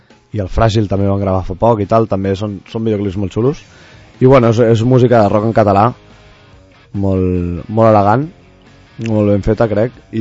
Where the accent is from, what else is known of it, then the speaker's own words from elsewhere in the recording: Sant Cugat del Vallès, Catalonia, Spain; jo sóc de Sant Cugat